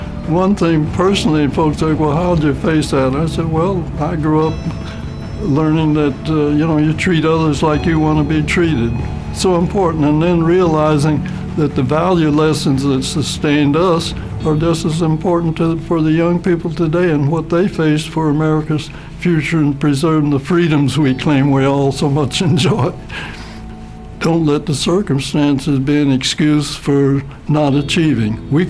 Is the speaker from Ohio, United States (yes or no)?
yes; Cleveland, Ohio, United States; born there; Air Force retired, and originally from, I was born in Cleveland, Ohio in 1919.